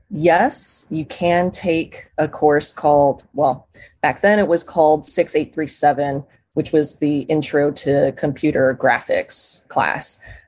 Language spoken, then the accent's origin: English; Chicago, Illinois, United States; So I was born and raised in Chicago, pretty much like the center of Chicago. So not a suburb. So I went to elementary school and high school in Chicago.